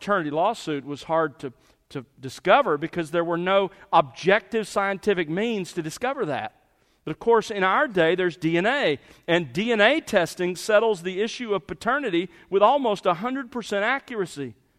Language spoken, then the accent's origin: English; the South, United States; accent: southern; For those of you who are bothered by my southern accent, that's F-O-R, for.